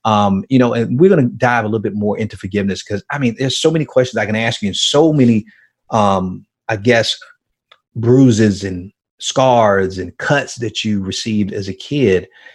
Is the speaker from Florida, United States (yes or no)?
yes; Miami, Florida, United States; I grew up in Miami and the projects in Liberty City in Miami.